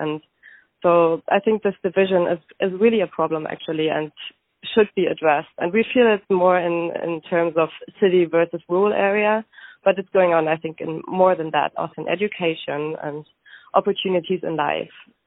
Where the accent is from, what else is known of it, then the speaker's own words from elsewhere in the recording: Berlin, Germany; And I always feel like I have to say Germany because I'm from Germany. I would like to say more that I am from Berlin